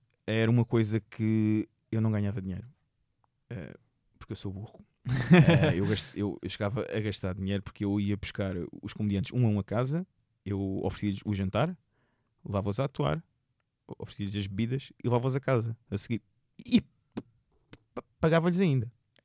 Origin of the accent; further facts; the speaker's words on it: Seixal, Setúbal, Portugal; now in Buraca, Portugal; eu sou originário do Seixal. Originário. Eu nasci em Benfica, vivi no Seixal e agora vivo na Buraca.